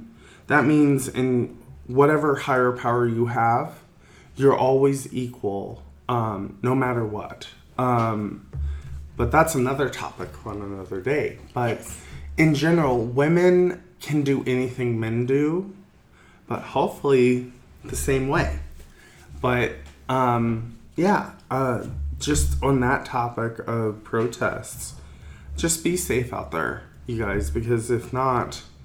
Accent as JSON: {"language": "English", "region": "Kentucky", "country": "United States", "said": "I know in my home state of Kentucky, it's already a mandate that we have to wear them."}